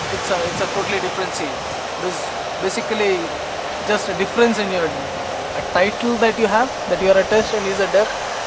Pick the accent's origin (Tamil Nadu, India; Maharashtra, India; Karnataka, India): Maharashtra, India; Mumbai; I'm basically from Bombay.